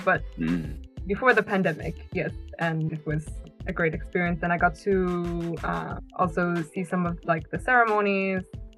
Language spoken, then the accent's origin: English; United States; to me, perhaps because I'm American, it was kind of a little more nerve-wracking.